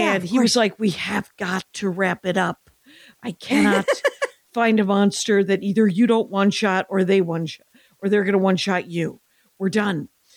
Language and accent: English; Wisconsin, United States; It's actually set in my hometown in Wisconsin.